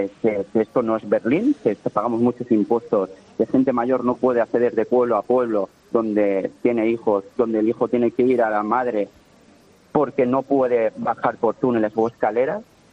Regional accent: Benetúser, Valencian Community, Spain; now in Alfafar, Spain; soy vecino de Alfafar, que criado en Benetúser, pero ahora resido en Alfafar.

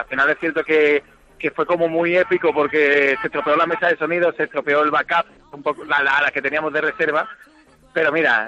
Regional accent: Alcalá de Guadaíra, Andalusia, Spain; yo soy de Alcalá de Guadaira, de un pueblo de al lado.

